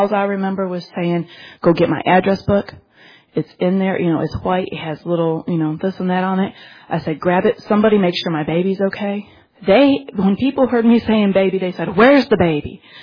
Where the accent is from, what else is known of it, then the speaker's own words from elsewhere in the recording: Michigan, United States; growing up in Michigan, we lived only about 30 minutes from Detroit. We lived in the suburbs, and we lived on a busy road